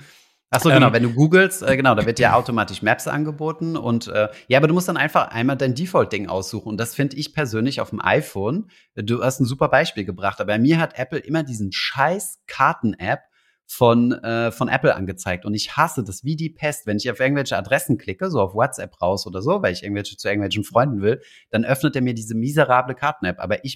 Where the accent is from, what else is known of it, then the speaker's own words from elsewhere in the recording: Germany; Als Deutscher in Georgien bist du sowieso immer willkommen, habe ich das Gefühl.